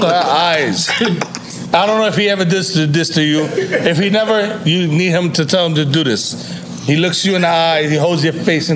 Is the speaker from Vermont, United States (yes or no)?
no; Brooklyn, New York, United States; I said, yo, I'm from Brooklyn, I'm from New York.